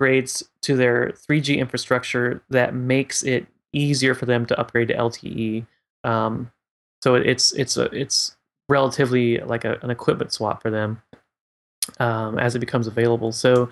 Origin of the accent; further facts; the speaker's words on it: Lafayette, Indiana, United States; So I think even like Lafayette, Indiana, which is my hometown.